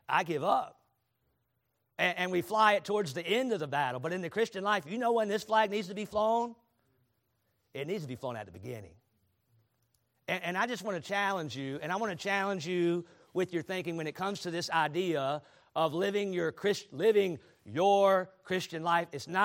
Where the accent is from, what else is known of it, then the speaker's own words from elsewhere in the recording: Charlotte, North Carolina, United States; I grew up in Charlotte, in the shadow of the Charlotte Motor Speedway. You had to learn something about racing when you grow up in Charlotte, North Carolina.